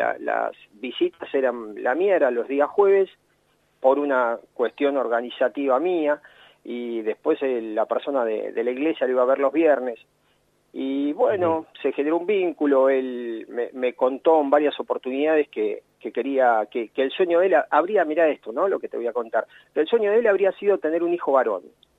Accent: Moreno, Buenos Aires Province, Argentina; No, yo soy de Moreno.

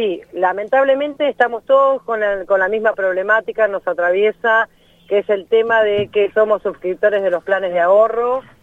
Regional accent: Bella Vista, Buenos Aires Province, Argentina; yo soy de Bella Vista, partido de San Miguel, provincia uh-huh. de Buenos Aires.

